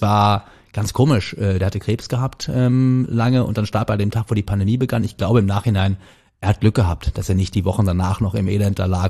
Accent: Cologne, North Rhine-Westphalia, Germany; Ich bin oder? Ja gebürtiger Kölner

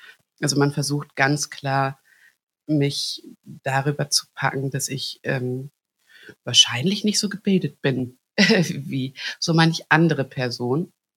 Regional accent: Hagen, North Rhine-Westphalia, Germany; born there; ich bin in Hagen geboren

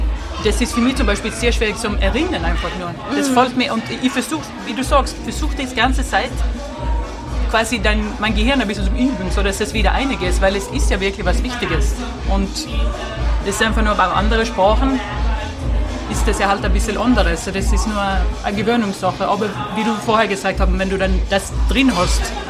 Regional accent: Sweden; German is a second language; ich bin ja nicht Österreicherin, sondern ich komme aus Schweden.

